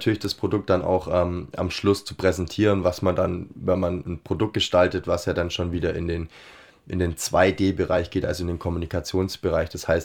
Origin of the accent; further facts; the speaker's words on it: Ulm, Baden-Württemberg, Germany; Ich komme nicht aus Dessau, komme aus Ulm eigentlich.